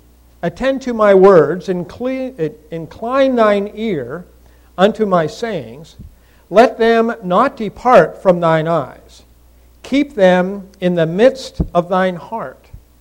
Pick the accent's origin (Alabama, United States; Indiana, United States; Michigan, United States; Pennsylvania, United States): Pennsylvania, United States; I just recently came back from my hometown in central Pennsylvania